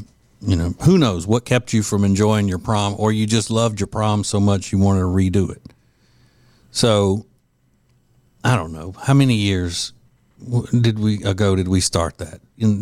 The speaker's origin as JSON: {"language": "English", "town": "Winfield", "region": "Louisiana", "country": "United States", "tie": "born or raised there", "said": "Well, I'll just read you what this ad says from my hometown of Winfield, Louisiana."}